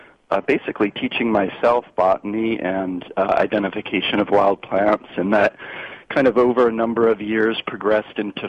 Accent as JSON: {"language": "English", "region": "New Jersey", "country": "United States", "tie": "born or raised there", "said": "I was just growing up in New Jersey"}